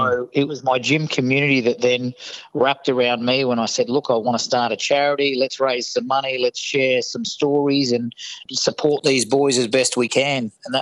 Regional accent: Gold Coast, Queensland, Australia; I grew up on the Gold Coast. I schooled through the coast, and very much from being through the Gold Coast, my family were in hospitality. So I was a young hospitality worker.

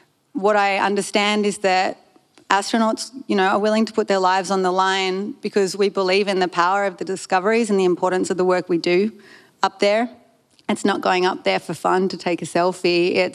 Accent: Sydney, New South Wales, Australia; When I grew up here in Sydney, I grew up in Curlie on the Northern Beaches

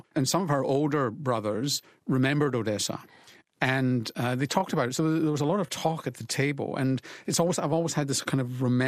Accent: United Kingdom; there's a group of guys that I grew up with in Britain who spread all over the world.

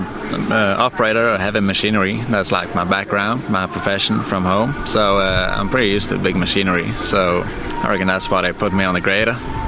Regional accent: Norway; now in Australia; I'm from Norway. I'm 25 years old.

